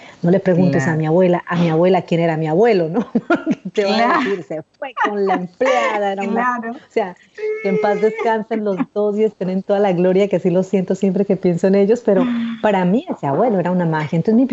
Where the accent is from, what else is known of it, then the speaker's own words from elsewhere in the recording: Amazonas, Colombia; born there; Yo nací primero en una tierra en la que es muy fácil estar despierto. Yo nací en el Amazonas, en Colombia, rodeada de selva, de ríos, de canto de pájaros, de serpientes, de arañas, de sapos.